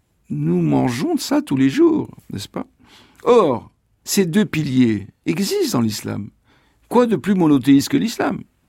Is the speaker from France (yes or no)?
no; Tunisia; Moi, en tant que juif tunisien, je sais ce que c'est que l'exclusion. Dans mon propre pays, la Tunisie, j'ai ressenti ça. Bien qu'enfant du pays, bien que depuis des millénaires les juifs vivaient dans ce pays, on était un peu mis sur la touche, on n'était pas musulmans